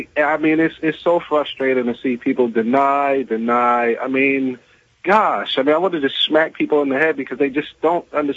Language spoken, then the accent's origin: English; New York City, New York, United States; You know, as a New Yorker, we know how that stuff goes.